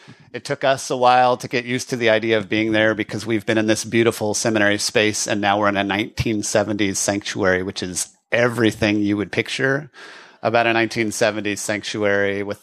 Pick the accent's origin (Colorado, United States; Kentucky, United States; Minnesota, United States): Colorado, United States; So my family, I grew up in Colorado. My family went to the Cooper Theater in Denver